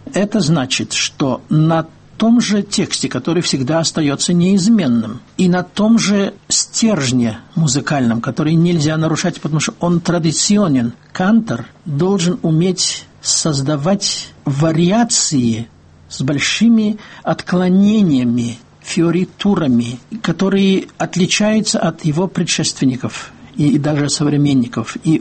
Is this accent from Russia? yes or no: no; Riga, Latvia; also born or lived in Soviet Union; приезжавшим на гастроли в Ригу, мой родной город.